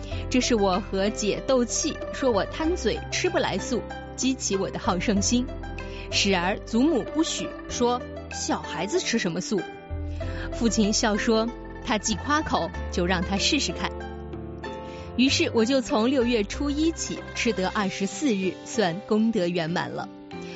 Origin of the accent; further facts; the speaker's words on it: Suzhou, Jiangsu, China; 作为苏州人，我来告诉您，苏州人啊吃风扇凉面